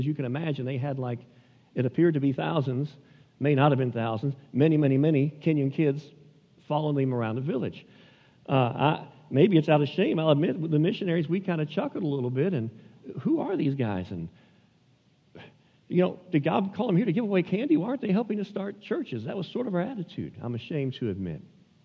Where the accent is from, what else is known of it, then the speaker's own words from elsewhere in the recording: Florissant, Missouri, United States; I grew up in Florissant, member of Parker Road Baptist Church.